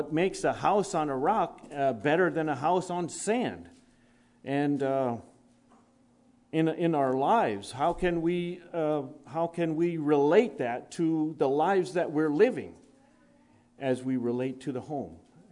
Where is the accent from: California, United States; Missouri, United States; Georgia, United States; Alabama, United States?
Missouri, United States; Seymour; I was raised in Missouri. I moved there. My parents moved there when I was 4 years old. That was Seymour.